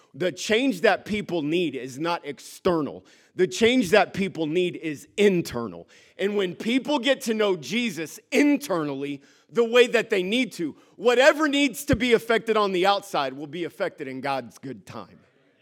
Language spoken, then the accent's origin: English; the South, United States; I'm a boy from the South with a mother from the North. I'm very conflicted all over the place.